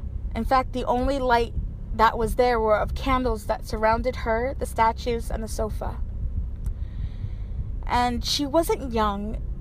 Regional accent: New York, United States; Hi, Tony and Jenny. … I'm from New York.

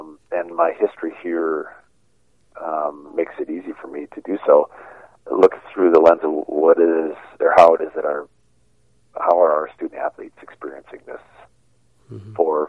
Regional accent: Wisconsin, United States; also born or lived in Seattle / Denver; Other than that, I grew up here in Wisconsin. I grew up as a Packer fan. I obviously played for Seattle. I lived outside of Denver.

